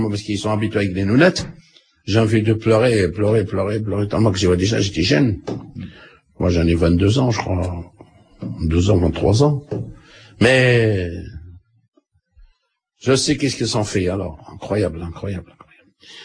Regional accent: Algeria; J'ai dit, non, je suis algérien.

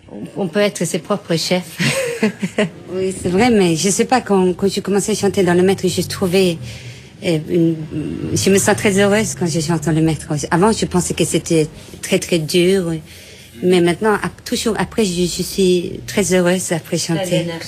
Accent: Helsinki, Uusimaa, Finland; French is a second language; also born or lived in Madrid, Spain; Nous sommes des Finlandais et nous sommes nés en Helsinki.

